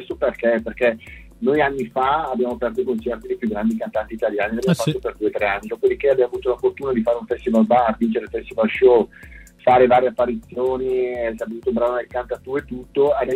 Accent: Brescia, Lombardy, Italy; io sono bresciano e anche il mio socio

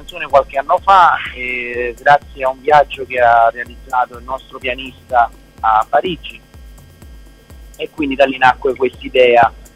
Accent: Marigliano, Campania, Italy; noi siamo di Marigliano, della provincia di Napoli

